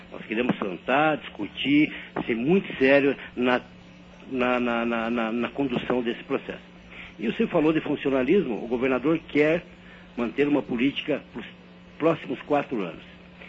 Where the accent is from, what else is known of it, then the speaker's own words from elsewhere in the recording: União da Vitória, Paraná, Brazil; born there; a minha região, a minha cidade onde eu nasci, União da Vitória.